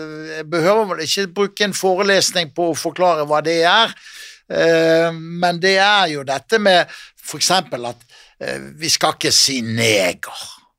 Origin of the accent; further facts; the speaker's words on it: Vestland, Norway; Men vi som født og oppvokst I Bergensregionen, vi vet at havet dreper.